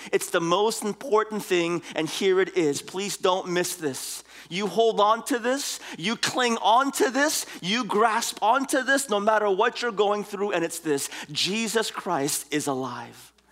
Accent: San Francisco, California, United States; moved away; We grew up in San Francisco. But I left many years ago.

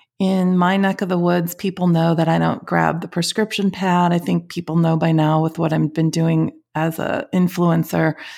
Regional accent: Schaumburg, Illinois, United States; I grew up in Schaumburg, Illinois.

